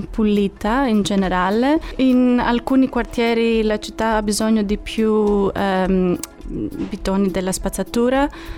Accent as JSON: {"language": "Italian", "country": "Greece", "moved": "as an adult", "lives_now": "Cagliari, Italy", "said": "Vengo dalla Grecia."}